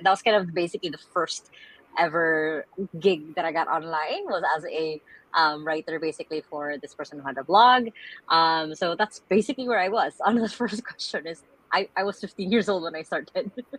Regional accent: Tacloban, Eastern Visayas, Philippines; 18 years old, I was suddenly right in smack dab in the middle of Taiku Yolanda, because I'm originally from Tacloban

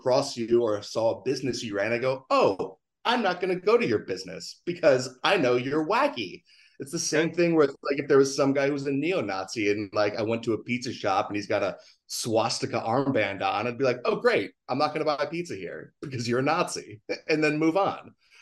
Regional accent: United States; now in Philadelphia, United States; But I just feel like, you know, living in Philly, I grew up near New York

